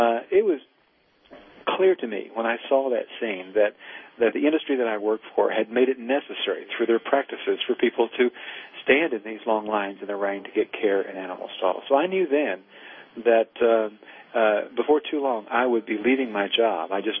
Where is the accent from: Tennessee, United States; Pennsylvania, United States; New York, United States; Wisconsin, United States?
Tennessee, United States; Kingsport; I picked up the local newspaper in Kingsport, Tennessee, which is in northeastern Tennessee where I grew up